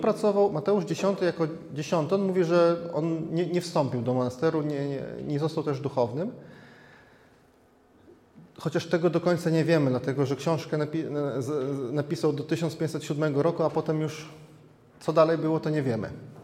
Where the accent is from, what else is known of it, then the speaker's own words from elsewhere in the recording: Supraśl, Podlaskie Voivodeship, Poland; Ja jestem z Supraśla, żyłem tyle lat w Supraślu i o tym w ogóle nie wiedziałam.